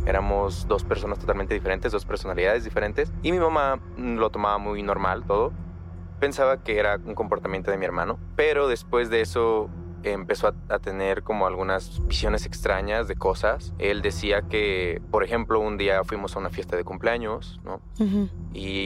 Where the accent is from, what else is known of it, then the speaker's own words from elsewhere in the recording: Chiapas, Mexico; Soy de un pueblo en Chiapas. Es un pueblo pequeño. Vengo de una familia de comerciantes y ahora me dedico a estudiar.